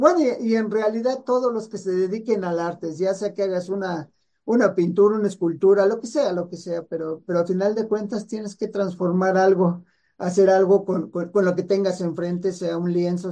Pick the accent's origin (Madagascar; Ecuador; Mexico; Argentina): Mexico; Sonora; now in Oaxaca, Mexico; Yo soy de Sonora y la vida me lleva a vivir a Oaxaca